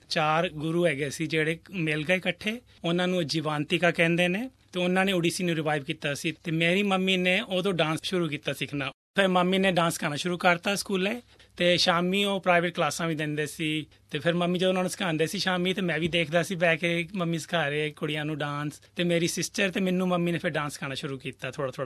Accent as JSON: {"language": "Punjabi", "region": "Delhi", "country": "India", "tie": "born or raised there", "moved": "as an adult", "lives_now": "Melbourne, Australia", "said": "ਮੇਰਾ ਜਨਮ ਦਿੱਲੀ 'ਚ ਹੀ ਹੋਇਆ ਸੀ ਤੇ ਮੇਰੀ ਰਿਹਾਇਸ਼ ਵੀ ਉਦੋਂ ਦਿੱਲੀ ਸੀ। ਜਦੋਂ ਤੱਕ ਮੈਂ 25 ਸਾਲ ਦਾ ਹੋਇਆ ਉਦੋਂ ਫਿਰ ਮੈਂ ਇੰਡੀਆ ਛੱਡਿਆ ਸੀ"}